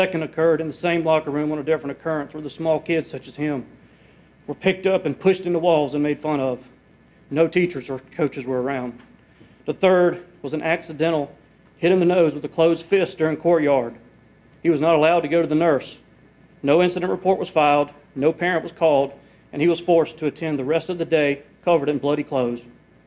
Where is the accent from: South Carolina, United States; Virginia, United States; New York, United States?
South Carolina, United States; Simpsonville; I'm from Simpsonville.